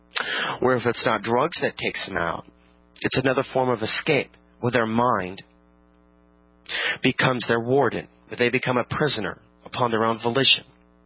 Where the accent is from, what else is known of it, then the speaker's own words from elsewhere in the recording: Portland, Oregon, United States; also born or lived in Virginia; And I move on to live in Virginia. We're outside D.C. until we came back to my hometown now of Portland, Oregon, the only city that I've been comfortable in.